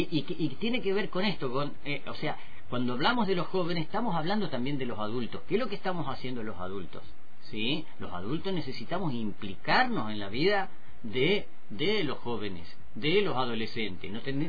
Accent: General Roca, Río Negro, Argentina; yo me crié acá en Roca, acá en Barrio Aeroclub

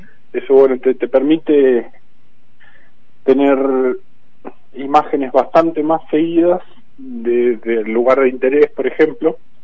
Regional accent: Allen, Río Negro, Argentina; De Allen, Río Negro.

